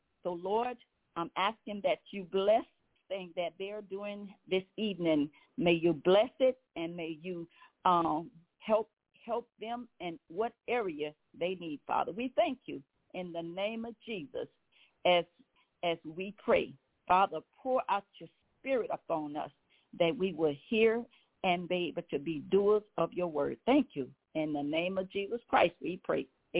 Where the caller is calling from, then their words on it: Baton Rouge, Louisiana, United States; I'm calling from Baton Rouge, Louisiana.